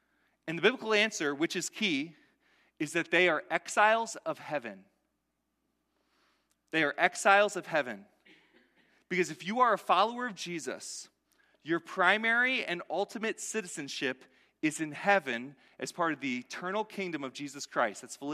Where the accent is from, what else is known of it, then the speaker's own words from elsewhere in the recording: Michigan, United States; moved away; So you might view me as an exile from the Midwest, okay? Because I grew up in Michigan, right? And it's been 17 years, right? 17 years since I've really lived in Michigan.